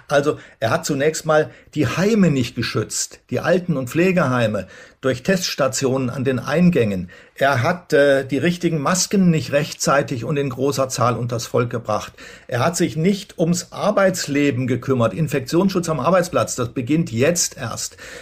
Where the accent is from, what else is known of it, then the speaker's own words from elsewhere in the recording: Berlin, Germany; Ja, daran hat man sich als Berliner gewöhnt.